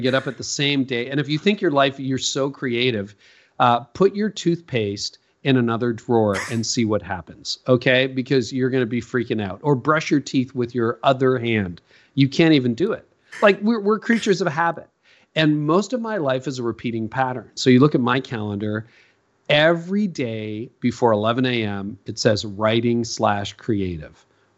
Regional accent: Canada; I'm a Canadian, so, you know, Canadians are known for being nice.

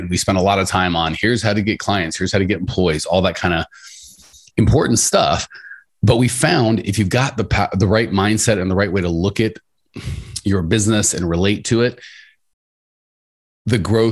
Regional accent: United States; I've been born and raised in the United States, and I assumed prisons elsewhere probably weren't great.

